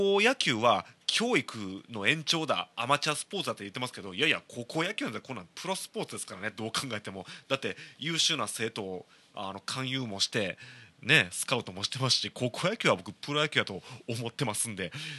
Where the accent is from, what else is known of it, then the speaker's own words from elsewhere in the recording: Shiga, Japan; 僕も滋賀県出身なんで